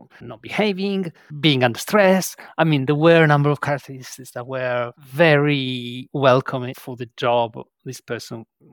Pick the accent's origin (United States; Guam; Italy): Italy; So I'm from Italy. To me, or to my people, or to my ethnicity, feedback cannot be extremely direct.